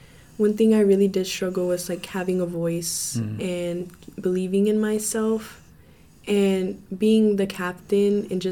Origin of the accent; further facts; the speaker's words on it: Fresno, Texas, United States; also born or lived in Houston; So I was born in Houston, Texas, and I grew up in the southwest part in a little town called Fresno.